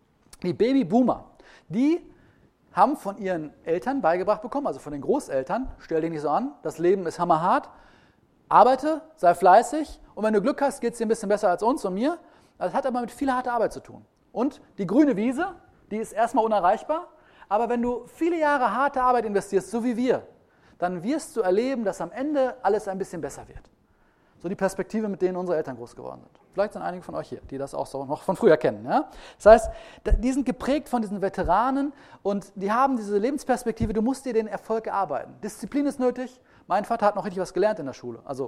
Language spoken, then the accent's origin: German; North Rhine-Westphalia, Germany; ich komme aus dem Ruhrgebiet